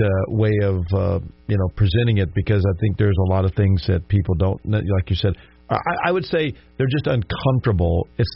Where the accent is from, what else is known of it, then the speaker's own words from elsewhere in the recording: the South, United States; I mean, I grew up in the South, and there's just things that you didn't talk about, you know.